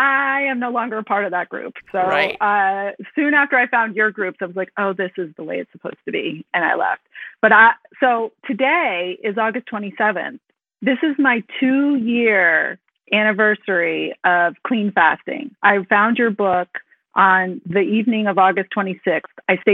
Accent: Elk Grove, United States; from Elk Grove.

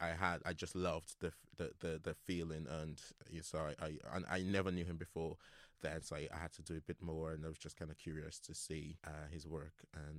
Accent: Nigeria; So I grew up in Nigeria, and six of us

